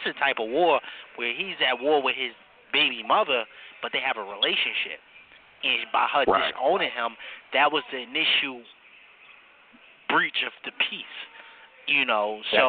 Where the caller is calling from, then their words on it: Newark, New Jersey, United States; I'm calling from New Jersey, Newark, New Jersey.